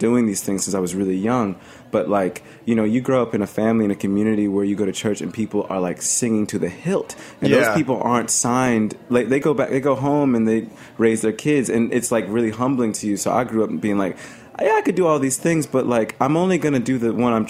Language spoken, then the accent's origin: English; Mississippi, United States; Like my family, we're all from Mississippi and Native American